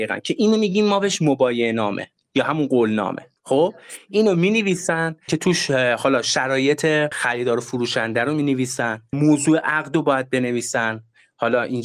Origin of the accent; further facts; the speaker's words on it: Tehran, Tehran Province, Iran; بنده تو تهران زندگی میکنم و از بچگی هم تهران بودم.